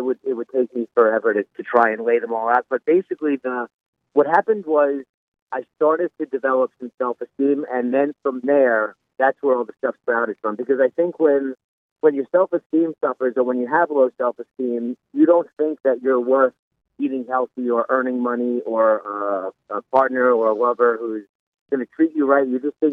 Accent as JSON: {"language": "English", "region": "New York", "country": "United States", "said": "I'm also from New York, but that was just an afterthought."}